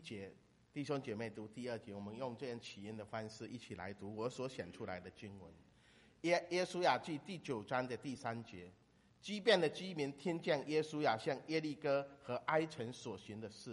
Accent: China; 我们来自中国大陆的人应该都听过一句话

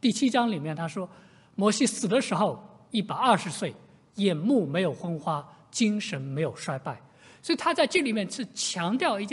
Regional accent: China; 我从中国来，我到现在还是比较习惯用公里，我还不太习惯用 mile 的这个数。

